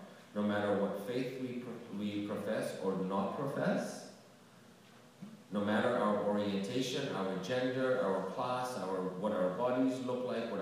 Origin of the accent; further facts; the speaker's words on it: Albania; I'm from Albania